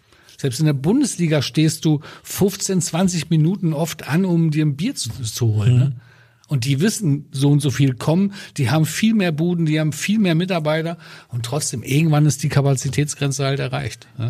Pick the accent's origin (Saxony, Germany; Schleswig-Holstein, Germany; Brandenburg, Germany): Schleswig-Holstein, Germany; in meiner Jugend gebettelt in Schleswig-Holstein.